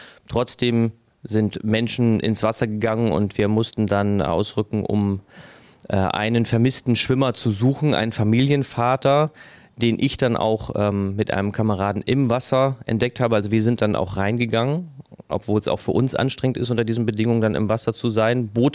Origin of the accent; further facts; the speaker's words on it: Hamburg, Germany; Ich komme halt hier aus Hamburg, bin immer schon als Kind viel an der Nordsee und an der Ostseeküste gewesen.